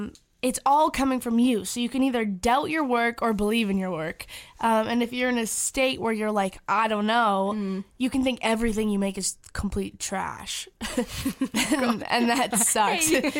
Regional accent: Canada; I'm Canadian

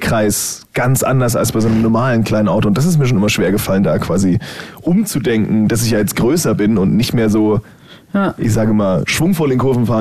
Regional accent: United States; weil ich komme ja aus den USA.

